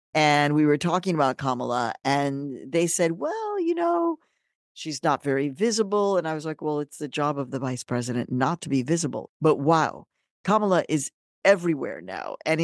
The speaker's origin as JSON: {"language": "English", "country": "Mexico", "moved": "yes", "lives_now": "United States", "said": "You know, I was born in Mexico. I'm a Mexican immigrant, a proud Mexican immigrant."}